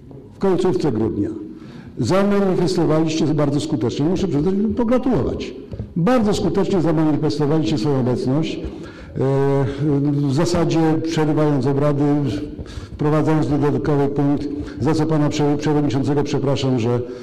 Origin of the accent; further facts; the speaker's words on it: Mościce, Lesser Poland, Poland; również jako mościczanin, dawałem takie dowody